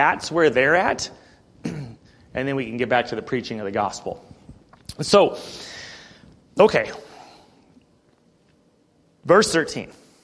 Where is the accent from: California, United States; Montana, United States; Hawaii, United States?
Montana, United States; You know, I'm born and raised in Montana, but my family's from Nebraska.